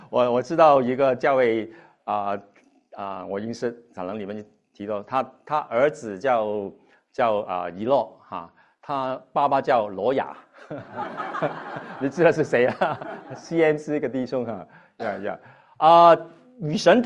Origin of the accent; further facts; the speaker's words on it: Hong Kong; Chinese is a second language; now in Virginia, United States; 因为当年呢，我是来这边Virginia 从香港过来的哈。我是香港人啊，所以原谅我的普通话不是很正宗的。